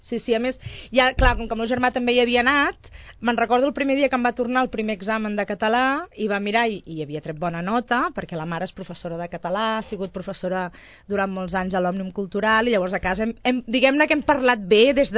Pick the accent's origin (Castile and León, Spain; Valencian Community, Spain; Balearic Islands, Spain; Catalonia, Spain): Catalonia, Spain; Sabadell; now in Barcelona, Spain; I sempre dic que sóc de Sabadell.